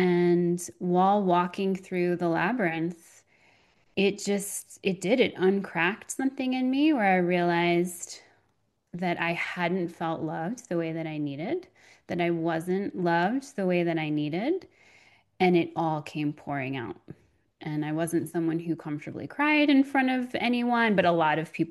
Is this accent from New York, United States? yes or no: yes; New York, United States; I don't know if it was just being a New Yorker that I just knew about it.